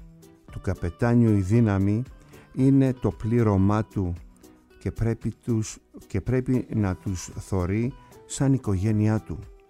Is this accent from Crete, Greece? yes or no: no; Kasos, South Aegean, Greece; να είναι καλά εκεί που βρίσκεται στο νησί μου την Κάσο